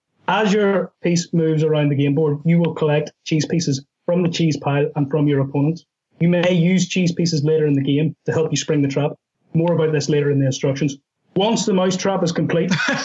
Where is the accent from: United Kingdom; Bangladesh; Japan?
United Kingdom; Belfast, Northern Ireland; just because I'm from Belfast